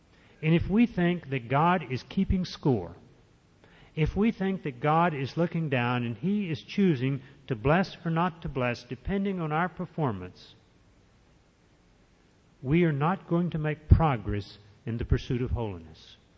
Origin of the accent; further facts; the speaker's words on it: Ireland; I'm not either. I'm Irish, and that's worse.